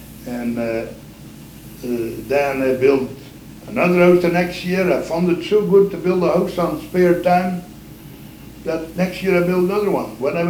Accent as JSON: {"language": "English", "country": "Belgium", "said": "She's from France and I'm from Belgium."}